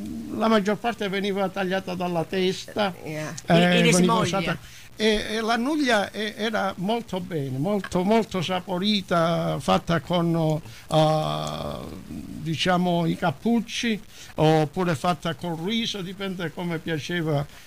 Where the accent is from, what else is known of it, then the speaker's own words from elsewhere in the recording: Calabria, Italy; questa tradizione calabrese, perché noi siamo calabresi, il salame calabrese è uno dei migliori al mondo.